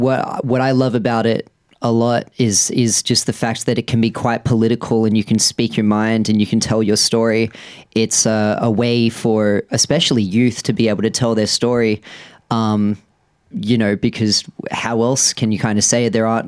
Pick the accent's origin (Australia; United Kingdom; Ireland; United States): Australia; Wollongong, New South Wales; I mean, I grew up down in Wollongong